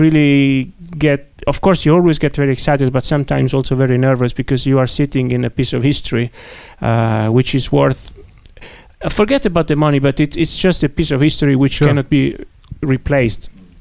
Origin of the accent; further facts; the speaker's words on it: Italy; accent: Italian; English is a second language; My Italian accent, I know.